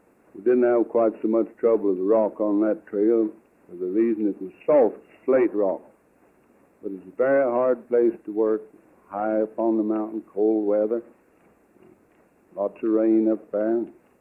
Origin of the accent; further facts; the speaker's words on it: Gatlinburg, Tennessee, United States; born there; I was born in Sevier County, Tennessee, at Gatlinburg, up on the mountain where Uncle Tom Campbell lived when he died.